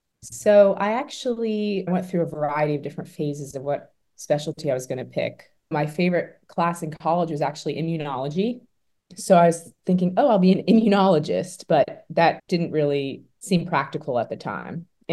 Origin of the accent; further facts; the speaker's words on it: Atlanta, Georgia, United States; I am from the Atlanta area. My whole family is here.